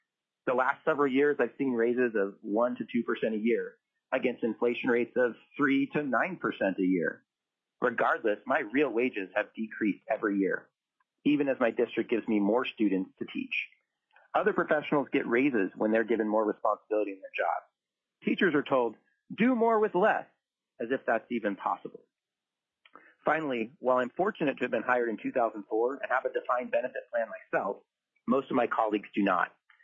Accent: Anchorage, Alaska, United States; I'm a lifelong Alaskan. I grew up in Anchorage and graduated from A.J. Diamond High School, where I met my wife, Lindsay.

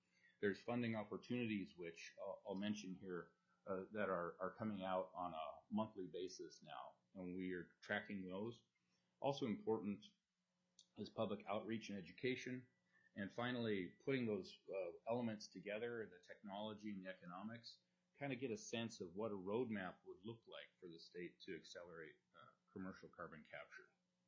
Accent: Fairbanks, Alaska, United States; I was born and raised in Fairbanks, went to petroleum engineering school there, and when BP left the state, I wanted to stay here. This is my home

